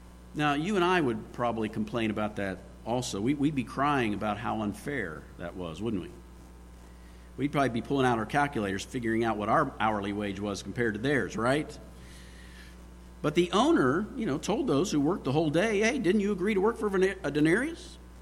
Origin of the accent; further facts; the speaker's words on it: Martins Ferry, Ohio, United States; I worked for an architect in my hometown of Martins Ferry for a while after I graduated from Ohio State.